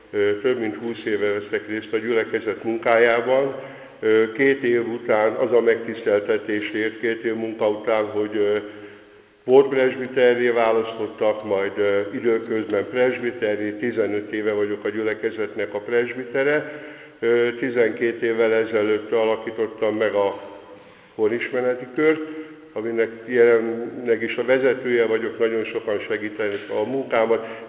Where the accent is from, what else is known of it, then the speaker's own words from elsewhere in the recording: Budapest, Hungary; born there; Budapesten születtem 55.12.29-én. Több mint 20 éve költözött a családom Soroksára.